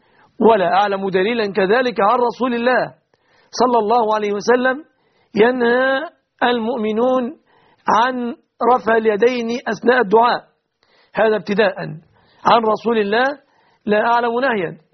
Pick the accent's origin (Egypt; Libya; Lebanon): Egypt; في بلادنا مصر